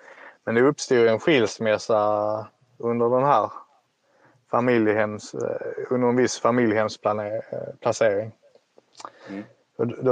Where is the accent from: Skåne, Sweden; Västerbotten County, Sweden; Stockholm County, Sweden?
Skåne, Sweden; Lomma; jag är uppväxt i Lomma och där finns det inte riktigt sånt skvaller.